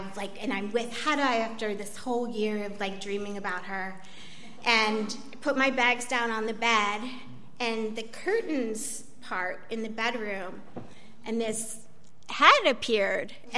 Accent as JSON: {"language": "English", "town": "Baltimore", "region": "Maryland", "country": "United States", "accent": "Baltimore", "said": "Because the depth of my Baltimore accent."}